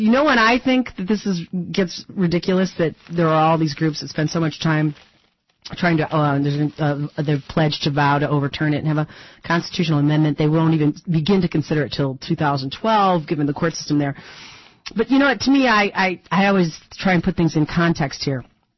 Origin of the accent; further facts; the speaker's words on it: Detroit, Michigan, United States; The XYZ, a legendary talk station right here in my hometown of Detroit.